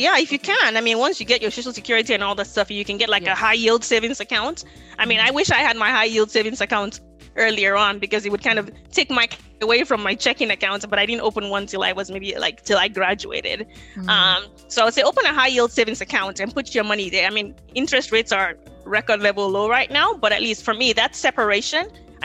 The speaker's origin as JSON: {"language": "English", "country": "Nigeria", "second_language": "English", "said": "maybe at least I was coming from Nigeria where there's no credit card."}